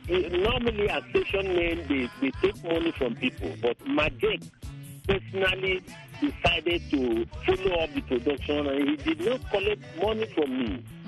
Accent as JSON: {"language": "English", "country": "Nigeria", "lives_now": "Ireland", "said": "Yes, I was invited from Nigeria on a cultural integration."}